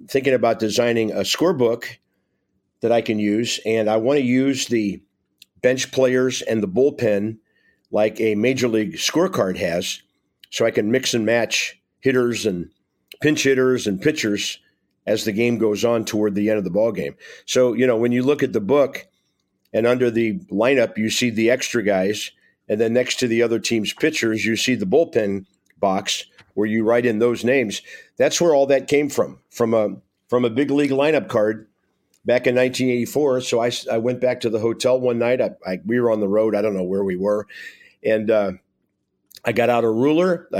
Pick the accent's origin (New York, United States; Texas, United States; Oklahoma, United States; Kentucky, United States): Oklahoma, United States; Tulsa; I purchased at Buck Sporting Goods in Tulsa, Oklahoma, my hometown.